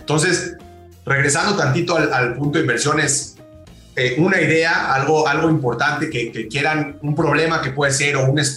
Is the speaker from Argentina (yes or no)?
no; Mexico; incluyéndome al 100% como mexicano